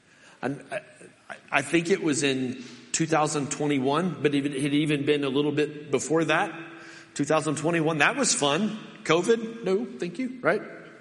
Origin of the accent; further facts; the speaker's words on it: Tallulah, Oklahoma, United States; accent: drawl; Y'all, I'm a redneck from Tallulah, Oklahoma. God, when he speaks to me, he speaks with a draw.